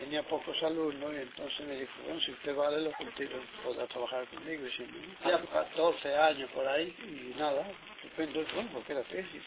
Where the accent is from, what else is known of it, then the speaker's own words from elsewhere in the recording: Melilla, Spain; yo soy de Melilla. Y al licenciarme, pues quisiera quedarme yo allí en Melilla